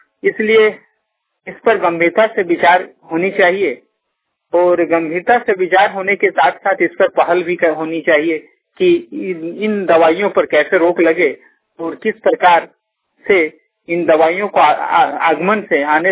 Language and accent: Hindi; Jinori, Jharkhand, India; ग्राम जिनोरी बोकारो जिला के निवासी हूँ।